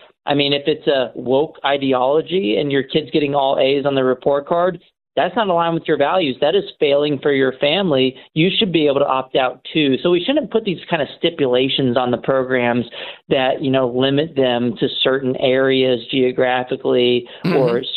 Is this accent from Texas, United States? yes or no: yes; Texas, United States; So as a Texan, if Shapiro doesn't opt in, on behalf of my Texan fellow citizens